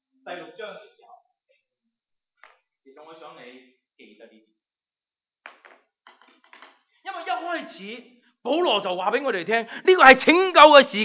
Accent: China; 因为我在中国长大，所以这些对于我来说很熟悉的入党党旗就是这样

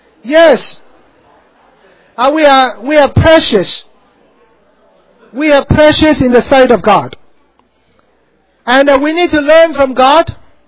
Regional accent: Hong Kong; Really, even when I was growing up in Hong Kong and here.

